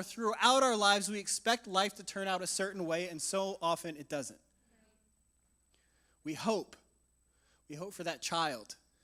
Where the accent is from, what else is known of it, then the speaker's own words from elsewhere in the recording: Spokane, Washington, United States; also born or lived in Sydney, Australia / New York City / Southern California; after living in Sydney, Australia, New York City, Southern California, I grew up in Spokane, Washington